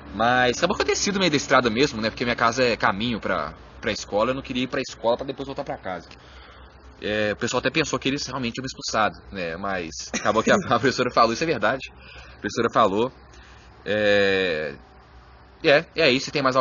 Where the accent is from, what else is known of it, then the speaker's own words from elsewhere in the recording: Belo Horizonte, Minas Gerais, Brazil; a gente é de Belo Horizonte.